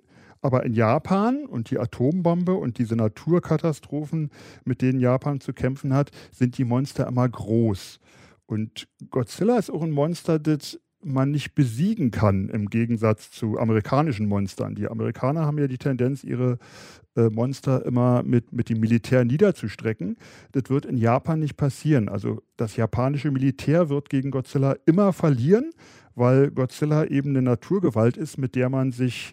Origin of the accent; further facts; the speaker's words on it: Germany; weil ich hatte natürlich als Deutscher das System nicht begriffen